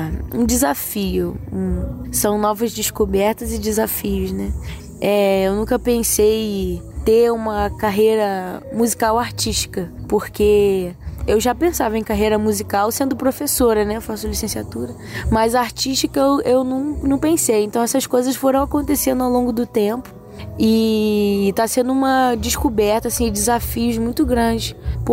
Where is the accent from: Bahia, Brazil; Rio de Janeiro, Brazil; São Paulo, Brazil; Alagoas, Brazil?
Rio de Janeiro, Brazil; Angra dos Reis; now in Rio de Janeiro, Brazil; Tenho 24 anos, sou natural de Angra dos Reis. Eu faço faculdade de música, moro na capital do Rio de Janeiro, 6 anos.